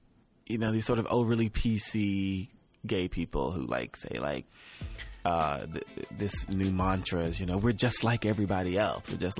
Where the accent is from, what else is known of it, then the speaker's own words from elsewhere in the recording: Mississippi, United States; I remember being a teenager and me and my friends, you know, driving to Jackson. I grew up in Mississippi.